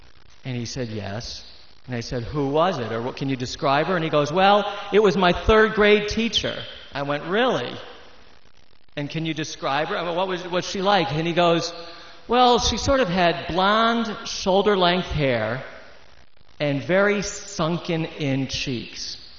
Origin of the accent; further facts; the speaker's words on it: West Hartford, Connecticut, United States; it was just one of those events that really set apart my time of growing up in West Hartford.